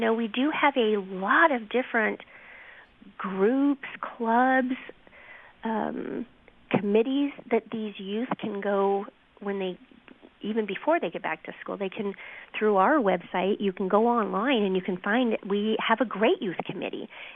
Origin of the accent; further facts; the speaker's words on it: Las Vegas, Nevada, United States; So I was born and raised in Las Vegas, no professional sports team for 34 years there.